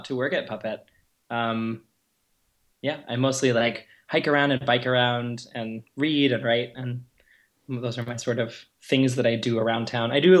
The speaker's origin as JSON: {"language": "English", "town": "Austin", "region": "Texas", "country": "United States", "tie": "born or raised there", "lives_now": "Portland, United States", "said": "So I'm a recent Portland transplant. I grew up in Austin, Texas, which is sort of known as the music or liberal hub of Austin."}